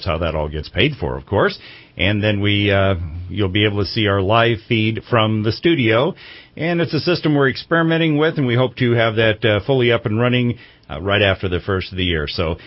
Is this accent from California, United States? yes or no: yes; California, United States; And it just drives me crazy when I tell people I'm from Northern California. They go, oh, San Francisco? No! Further north? Sacramento? No!